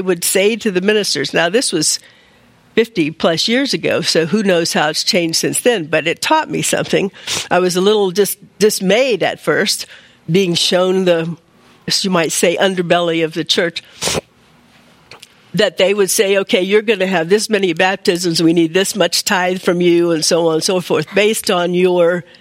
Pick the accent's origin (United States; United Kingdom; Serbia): United States; Washington, District of Columbia; But I grew up in Washington, D.C. area, right next to the General Conference.